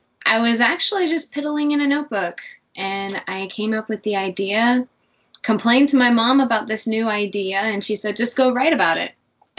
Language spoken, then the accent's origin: English; Fairbanks, Alaska, United States; I'm from Alaska, so we have the winter wonderland scene up there, especially in Fairbanks area.